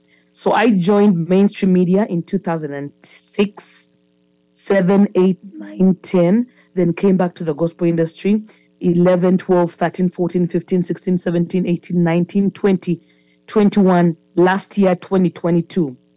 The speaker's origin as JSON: {"language": "English", "country": "Uganda", "tie": "born or raised there", "said": "Yes, I'm Ugandan. I grew up in Uganda, home bred in Uganda, and then studied in Uganda"}